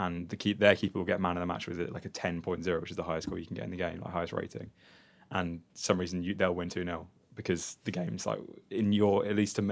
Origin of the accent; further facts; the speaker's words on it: Leicester, East Midlands, United Kingdom; I'm in sixth season now with Leicester City, who are my hometown team